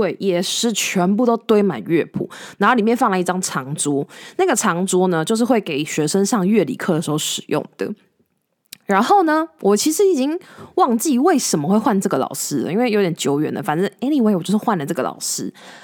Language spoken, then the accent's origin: Chinese; Taipei, Taiwan; 我小时候住在台北市的建潭，就是士林区的建潭，然后我后来搬家搬到北投。